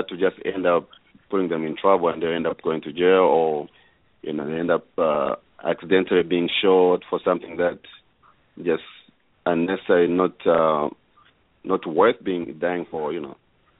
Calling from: Dallas, Texas, United States; I'm right here in Dallas, Texas.

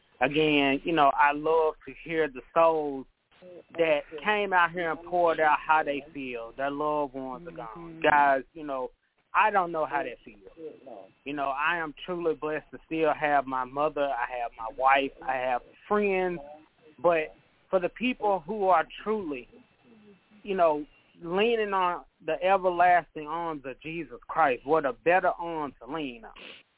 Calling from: Memphis, Tennessee, United States; I'm calling from Memphis.

